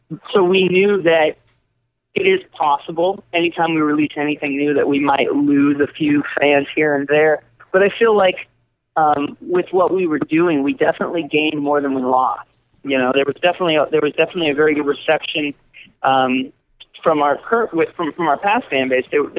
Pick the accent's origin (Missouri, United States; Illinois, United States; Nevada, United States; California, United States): California, United States; at least for me personally, I grew up in Southern California, so maybe I'm a bit biased